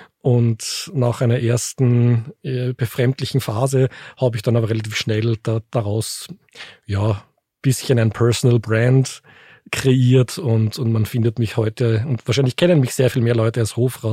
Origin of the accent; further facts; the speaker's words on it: Austria; also born or lived in Germany; in meiner Heimat Österreich, das ist natürlich in der Schweiz. Ich habe eben in Deutschland gelebt.